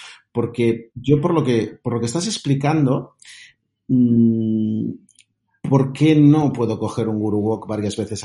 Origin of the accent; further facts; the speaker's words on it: Barcelona, Catalonia, Spain; soy de Barcelona